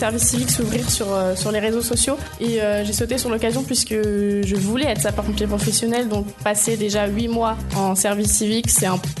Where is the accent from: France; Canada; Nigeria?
France; Villevallier, Bourgogne-Franche-Comté; also born or lived in Auxerre; j'ai 21 ans et je suis originaire de Villevallier.